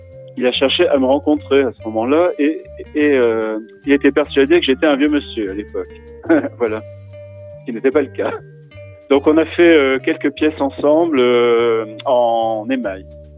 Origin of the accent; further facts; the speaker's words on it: Limoges, Nouvelle-Aquitaine, France; j'ai choisi de me fixer à Limoges, hein, qui est ma ville natale à laquelle je suis beaucoup attaché.